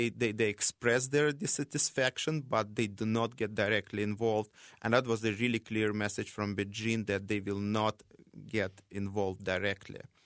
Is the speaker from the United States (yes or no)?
no; Russia; originally I'm from Russia.